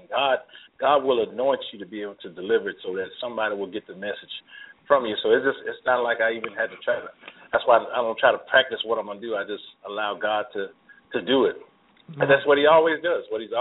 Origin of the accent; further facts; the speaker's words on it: Oklahoma City, Oklahoma, United States; Well, I'm from Oklahoma City, Oklahoma. That's that state right in the middle of the United States.